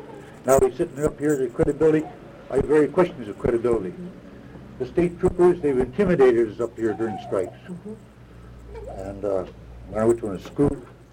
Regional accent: Alaska, United States; I'm born and raised in Alaska.

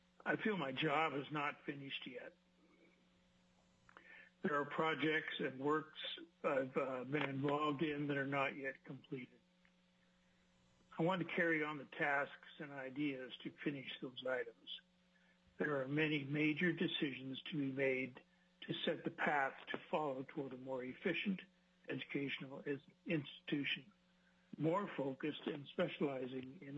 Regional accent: Juneau, Alaska, United States; I'm from Juneau

